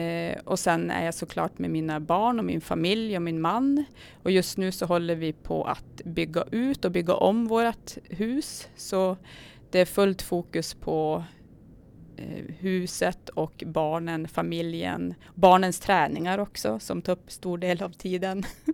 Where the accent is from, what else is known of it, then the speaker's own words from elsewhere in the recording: Arvidsjaur, Norrbotten County, Sweden; Jag är uppväxt i Arvidsjaur som... du nämnde. Och mina föräldrar flyttade dit i samband med att det skapades arbetstillfällen då ett regemente byggdes där sent på 70-talet.